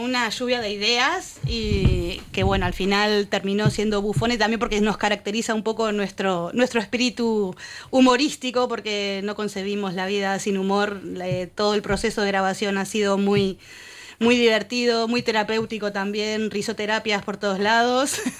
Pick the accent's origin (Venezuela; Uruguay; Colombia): Uruguay; moved away as an adult; now in Spain; Y bueno, y yo al final me terminé yendo de Uruguay. Me fui primero a Chile, volví, después me fui a México y de México me vine para España.